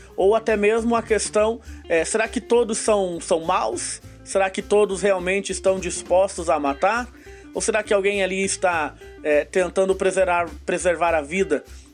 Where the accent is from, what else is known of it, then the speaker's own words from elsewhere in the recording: Santa Catarina, Brazil; sou de Santa Catarina.